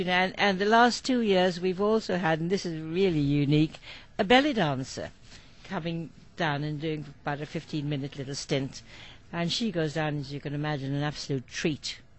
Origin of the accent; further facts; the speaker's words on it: Boyle, County Roscommon, Ireland; a couple were travelling along the road just outside of Boyle, which is my hometown.